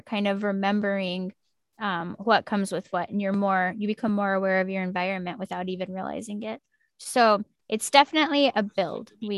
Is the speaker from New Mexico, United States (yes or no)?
yes; New Mexico, United States; now in Austin, United States; I remember when I first moved to Austin, of course, I grew up in New Mexico where everything's super rural and we don't have a lot of those.